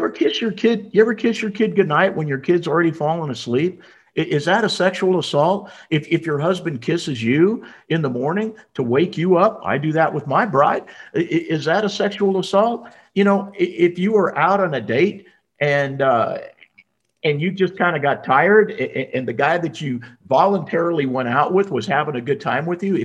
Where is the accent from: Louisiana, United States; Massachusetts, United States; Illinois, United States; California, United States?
California, United States; San Francisco; As a guy that was born and raised in the People's Republic of San Francisco